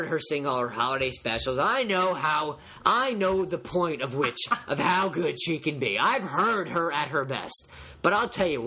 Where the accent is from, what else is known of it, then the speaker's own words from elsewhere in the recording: New York, United States; I'm born and raised in New York, and my teams are the New York Rangers.